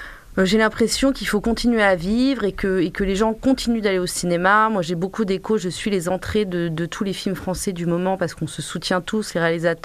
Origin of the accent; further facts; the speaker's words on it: Rovona, Auvergne-Rhône-Alpes, France; also born or lived in Lyon; moi je suis née à Lyon, même si j'ai jamais vécu à Lyon, et puis j'ai vécu à Rovona, dans un petit village où vit toujours ma maman.